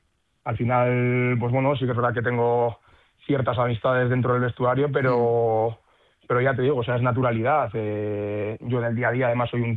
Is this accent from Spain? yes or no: yes; Leioa, Basque Country, Spain; Yo al final también soy de Leioa